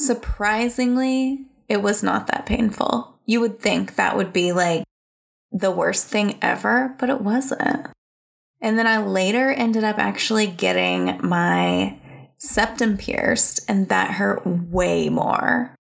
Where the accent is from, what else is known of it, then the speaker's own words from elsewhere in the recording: the South, United States; And I'm from the South, and I was just like showing up.